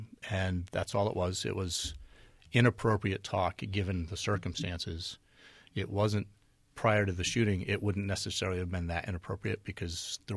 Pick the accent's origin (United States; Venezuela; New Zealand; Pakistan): United States; Bennington, Vermont; And, I grew up poor in Bennington, so I can kind of connect with people sometimes